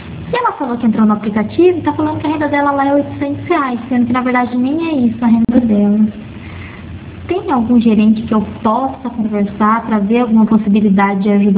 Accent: Pirassununga, São Paulo, Brazil; eu sou de Pirassununga.

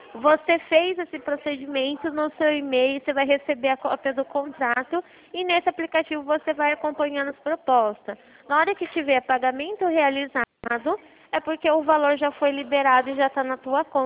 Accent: Bauru, São Paulo, Brazil; eu sou daqui de Bauru

